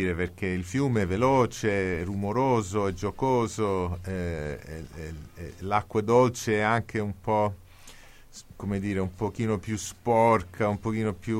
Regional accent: Michigan, United States; sono cresciuto nel Michigan

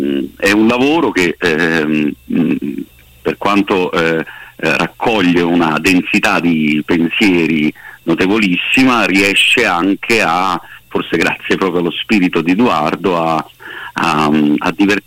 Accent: Naples, Campania, Italy; da napoletano

